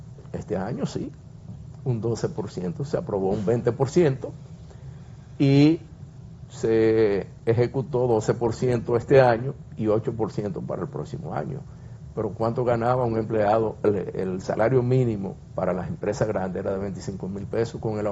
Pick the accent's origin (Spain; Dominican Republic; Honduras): Dominican Republic; como dominicano, nos da vergüenza